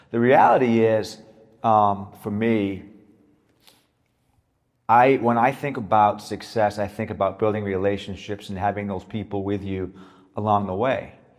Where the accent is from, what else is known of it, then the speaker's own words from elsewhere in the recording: Massachusetts, United States; Well, I grew up a football fan. You know, I grew up in Massachusetts